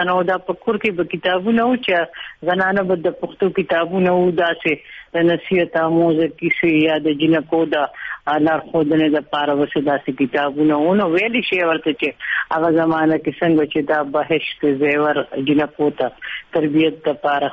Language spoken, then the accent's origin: Pashto; Mardan, Khyber Pakhtunkhwa, Pakistan; زه هم د مردان یم او په مردان کې مې سبق ویلی دی.